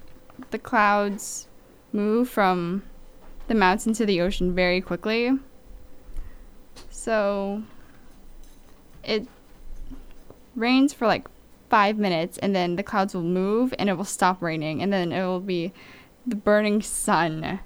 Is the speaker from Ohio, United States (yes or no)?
no; Hawaii, United States; Since I am born and raised in Hawaii, I will be talking about, with my show, I talk about all things Hawaii.